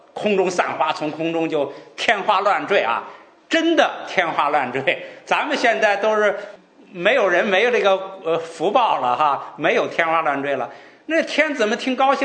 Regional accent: China; 我们中国人的中观三论

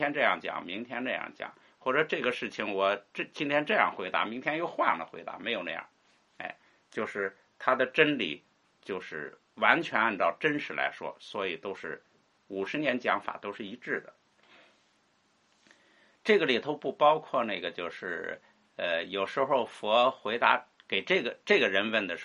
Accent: China; 我们中国人是喜欢以文字为本，哎，叫文。

